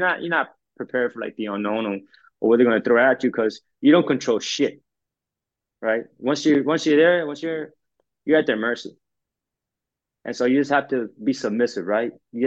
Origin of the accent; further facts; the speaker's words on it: Miami, Florida, United States; You know, I'm from Miami.